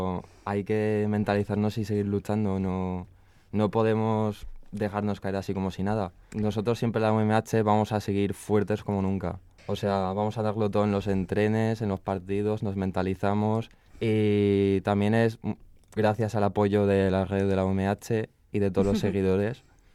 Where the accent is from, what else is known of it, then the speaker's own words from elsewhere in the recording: Gandia, Valencian Community, Spain; estaba yo solo que vine desde Gandía